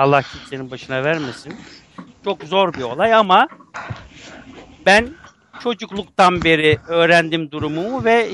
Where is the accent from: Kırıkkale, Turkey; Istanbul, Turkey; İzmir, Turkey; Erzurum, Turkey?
Istanbul, Turkey; born there; 1953 yılında İstanbul'da dünyaya geldim.